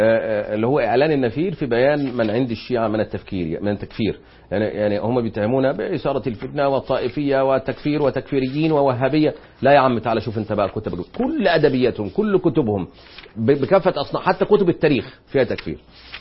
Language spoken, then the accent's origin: Arabic; Egypt; عندنا في مصر